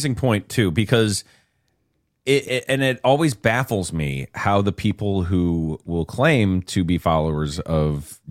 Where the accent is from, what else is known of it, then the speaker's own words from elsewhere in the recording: United States; I, as an American, don't really appreciate.